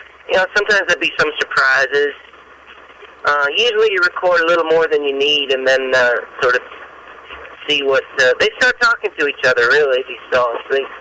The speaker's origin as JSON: {"language": "English", "region": "Iowa", "country": "United States", "tie": "born or raised there", "said": "It was on the radio when I was a little kid growing up in Iowa"}